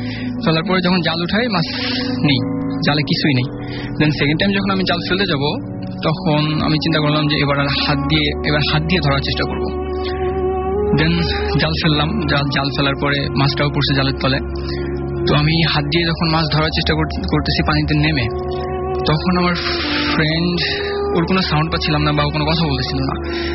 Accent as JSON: {"language": "Bangla", "region": "Dhaka Division", "country": "Bangladesh", "lives_now": "Dhaka, Bangladesh", "said": "আমি মিরপুর থেকে … তো আমি আজকে যে ঘটনাটা শেয়ার করবো সেটি আমার গ্রামের বাড়িতে ঘটা যেটা ফরিদপুরের আফরানাঙ্গা থানা বাজরা গ্রাম তো ভাই আমার বাসাটা হচ্ছে মধুমতী নদীর পাড়ে"}